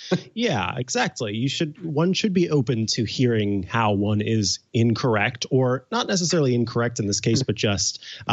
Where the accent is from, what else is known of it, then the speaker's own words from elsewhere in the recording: Midwest, United States; Again, I come from the Midwest where everybody and their mother has AC, because you kind of have to if you want to survive there and not be miserable.